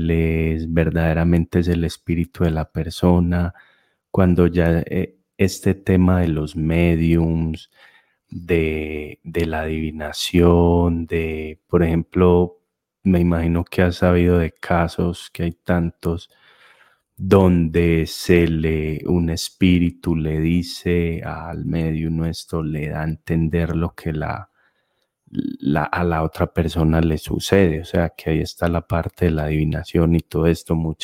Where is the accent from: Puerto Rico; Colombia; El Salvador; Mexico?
Colombia; Colombiano, sí.